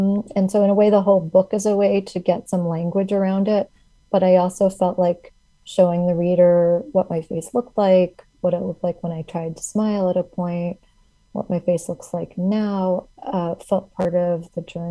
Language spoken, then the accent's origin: English; Midwest, United States; I think just also feeling like I was giving off a lack of friendliness hurt my feelings, since I'm from the Midwest.